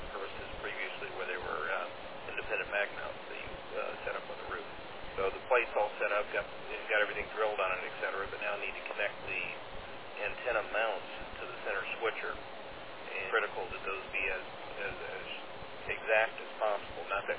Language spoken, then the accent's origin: English; Ireland; Well, I'm an Irishman, we're just used to rain